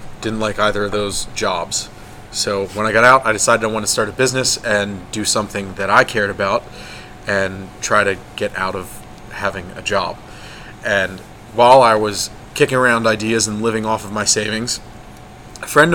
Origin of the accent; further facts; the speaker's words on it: Chambersburg, Pennsylvania, United States; Out of Chambersburg, Pennsylvania.